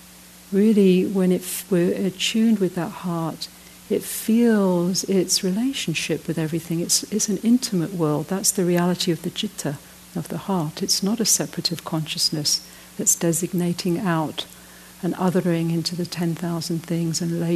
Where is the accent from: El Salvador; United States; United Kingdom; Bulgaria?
United Kingdom; And also I'm from Britain. You know, Britain has not, you know, they say I have an Irish father, so I also am actually Anglo-Irish